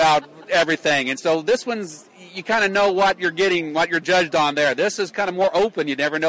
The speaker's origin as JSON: {"language": "English", "town": "New Palestine", "region": "Indiana", "country": "United States", "said": "We're from New Palestine, Indiana."}